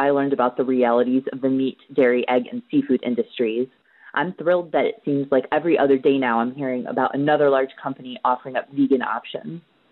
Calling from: Millersville, Maryland, United States; I'm calling from Millersville, Maryland.

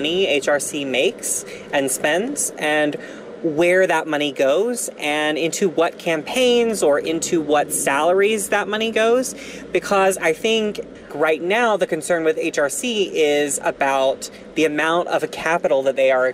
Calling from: Miami, Florida, United States; I'm calling from Miami.

